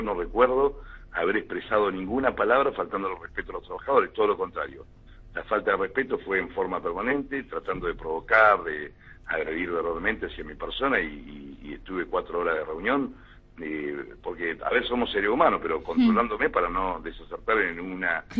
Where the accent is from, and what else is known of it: Argentina